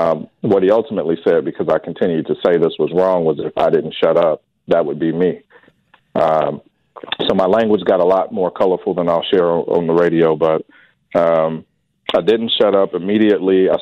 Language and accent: English; Wichita, Kansas, United States; Yeah, so I grew up here in Wichita. Actually, most of my life has been in District 1, first around 15th and Fountain, and now over by Wichita State.